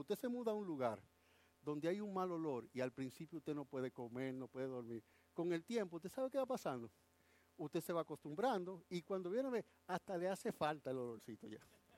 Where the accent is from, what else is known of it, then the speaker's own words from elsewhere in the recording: Dominican Republic; Como yo soy dominicano antes que cristiano.